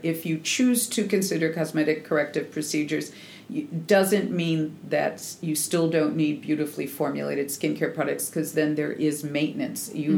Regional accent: Seattle, Washington, United States; But I'm from Seattle, so I'm used to it.

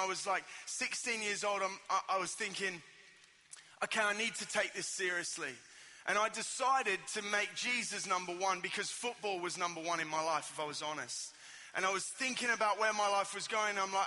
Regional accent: Sydney, New South Wales, Australia; And I've also noticed that I've got slightly different accent to you guys. I am from Australia, from sunny Sydney.

